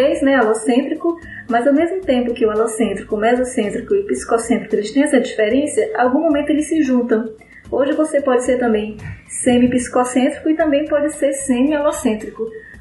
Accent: Boa Vista, Roraima, Brazil; Eu venho aqui diretamente do norte de Boa Vista, Roraima

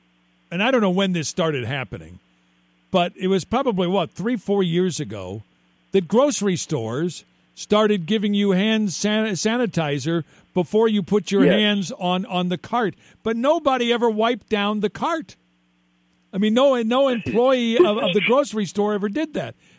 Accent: Kansas City, Missouri, United States; I'm a Kansas City guy.

